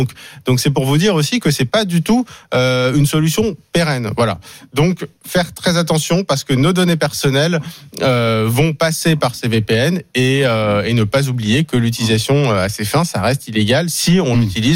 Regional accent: France; je peux pas m'engager à payer parce que je suis français

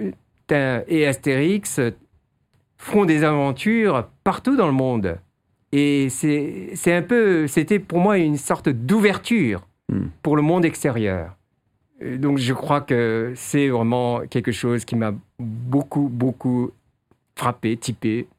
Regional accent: France; J'ai grandi donc en France avec Tintin et Astérix Obélix

